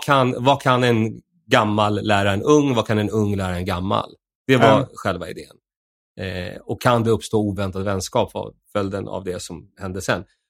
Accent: Helsinki, Uusimaa, Finland; Vi ska åka och köra lite i Helsingfors. Och där jag är uppvuxen.

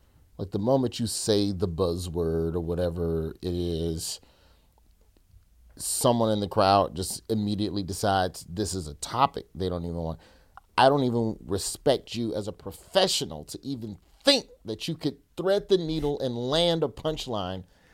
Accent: Alabama, United States; And for me, growing up in Alabama, it just boiled down to that's what came on television.

